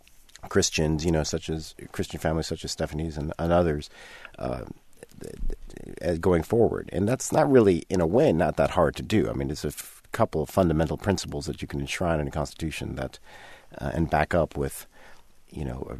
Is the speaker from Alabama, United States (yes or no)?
no; Fayetteville, North Carolina, United States; I mean, down in Fayetteville, when I was growing up in Fayetteville, I remember Egyptians being around there all the time because a lot of Egyptian officers would train at Fort Bragg, actually.